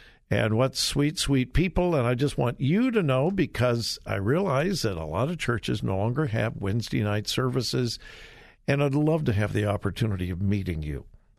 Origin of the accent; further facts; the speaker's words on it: California, United States; particularly out in my home state of California.